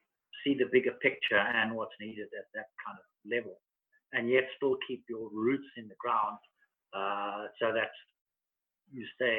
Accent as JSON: {"language": "English", "country": "Zimbabwe", "tie": "born or raised there", "moved": "as an adult", "lives_now": "South Africa", "said": "I grew up in Zimbabwe on a tobacco farm. That led me to become a game ranger, moving back into Zimbabwe. And then I worked in various national park systems. After that, I moved from Zimbabwe to South Africa."}